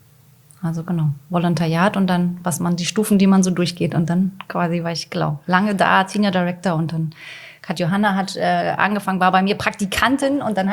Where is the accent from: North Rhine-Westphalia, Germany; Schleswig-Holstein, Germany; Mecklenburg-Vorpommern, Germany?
Mecklenburg-Vorpommern, Germany; Stralsund; now in Berlin, Germany; Wir kommen beide von der Ostsee quasi. Ja. Ich aus dem Osten, ich komme aus Stralsund